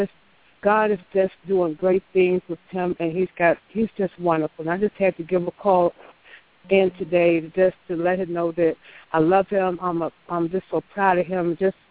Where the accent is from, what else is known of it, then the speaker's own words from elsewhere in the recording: Takoma Park, Maryland, United States; now in Stedville, United States; I'm here calling from Stedville, North Carolina, but I'm originally from Tacoma Park, Maryland.